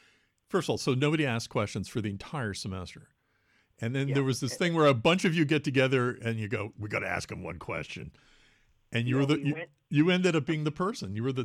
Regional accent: Massachusetts, United States; The interesting thing for me growing up, I grew up outside of Boston and Cambridge and Watertown

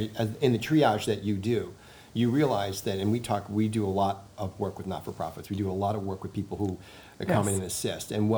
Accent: Chicago, Illinois, United States; I mean, I'm from Chicago. There's triple deckers.

